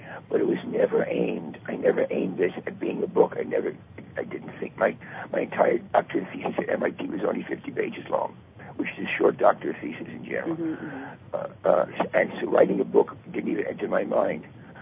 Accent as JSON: {"language": "English", "country": "United States", "tie": "born or raised there", "moved": "yes", "lives_now": "Israel", "said": "I live in Israel now, but I was raised in the States"}